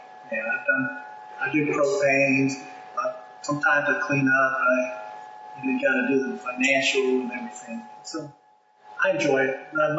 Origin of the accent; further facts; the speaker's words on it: Fort Worth, Texas, United States; Well, I was raised in Cowtown, Fort Worth, Texas.